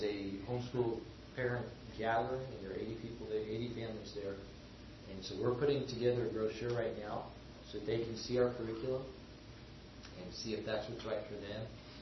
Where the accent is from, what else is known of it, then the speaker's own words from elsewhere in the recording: United States; now in Brazil; We were able to do it because we're American citizens, and so they honored our native country's education laws